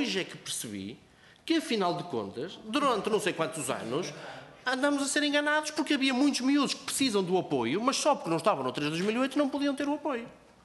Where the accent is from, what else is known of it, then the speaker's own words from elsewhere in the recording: North, Portugal; eu sou do Norte e com muito gosto, mas podia não ser